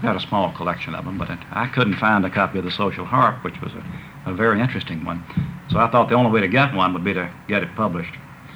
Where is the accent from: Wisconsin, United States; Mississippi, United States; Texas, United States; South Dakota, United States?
Mississippi, United States; Jackson; born there; Well, I was born in Jackson, Mississippi. I'd never heard of it.